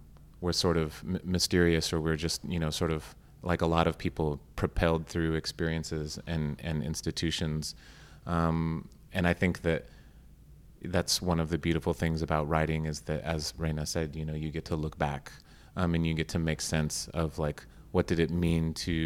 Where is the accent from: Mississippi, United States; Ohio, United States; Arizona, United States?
Arizona, United States; So I grew up in Arizona. My mother was a park ranger. She's the daughter of a Mexican immigrant who my grandfather crossed the border, during the Mexican Revolution.